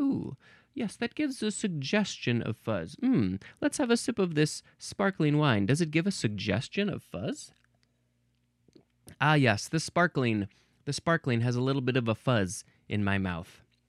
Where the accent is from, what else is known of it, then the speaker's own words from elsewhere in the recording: United States; accent: American; In my American accent, I would want to say Uruguay, but I feel like that's wrong.